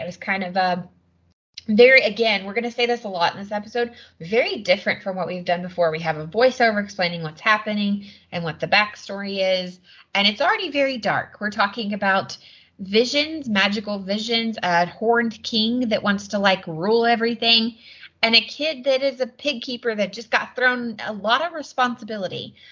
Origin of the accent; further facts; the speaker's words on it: the South, United States; I'm from Southern America, so forgive me if it sounds weird.